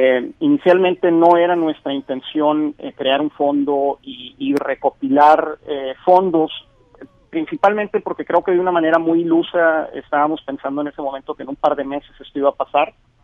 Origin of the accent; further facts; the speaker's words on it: Mexico; lo unido que es la industria y lo solidario que somos los mexicanos